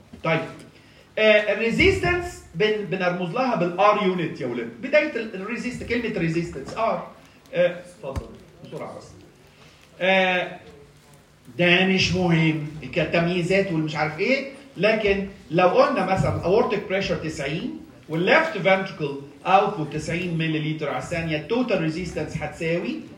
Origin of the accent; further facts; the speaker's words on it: Egypt; احنا عندنا في مصر دايما الاطباق